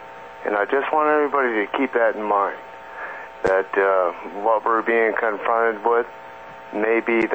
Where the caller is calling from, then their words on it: Hot Springs, Arkansas, United States; Hi, Kevin. … outside of Hot Springs, Arkansas again.